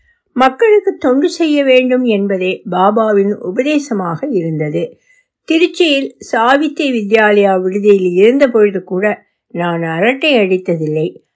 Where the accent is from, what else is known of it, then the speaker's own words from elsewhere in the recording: Viluppuram, Tamil Nadu, India; also born or lived in Tirunelveli district / Srivaikuntam / Tiruchirappalli; மிகவும் சிறு வயதில் பெரும்பாலும் விழுப்புரத்தில் பாட்டி மற்றும் மாமா வீடுகளில் வளர்ந்தேன். நெல்லை மாவட்டத்தில் எங்கள் வீட்டில் நான் வளர ஆரம்பித்த போதும் பாட்டிதான் என்னுடன் இருந்தார்கள்.